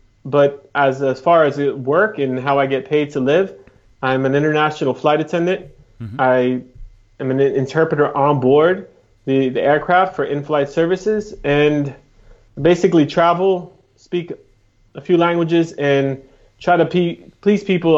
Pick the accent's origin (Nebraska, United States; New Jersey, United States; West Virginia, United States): New Jersey, United States; Jersey City; I was born and raised in New Jersey, in America.